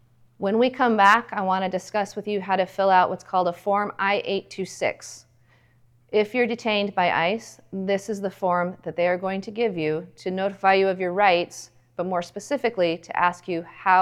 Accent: Wyoming, United States; Most of our detentions, at least in the center of the country, and I'm from Wyoming

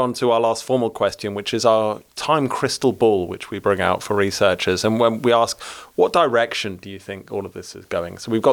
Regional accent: United Kingdom; now in Canada; As a British man, I think most Canadians don't know

